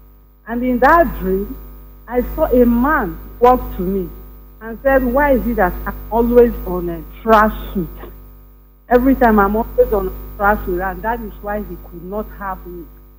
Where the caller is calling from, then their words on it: Netherlands; I'm calling from Netherlands.